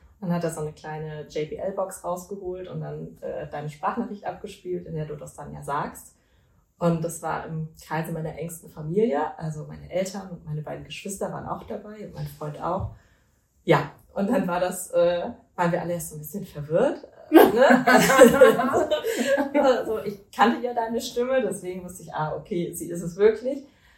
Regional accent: North Rhine-Westphalia, Germany; Ich komme aus dem Ruhrgebiet.

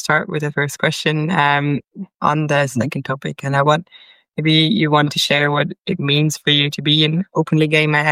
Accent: Zurich, Switzerland; My pronouns are she, her, and I'm from Zurich.

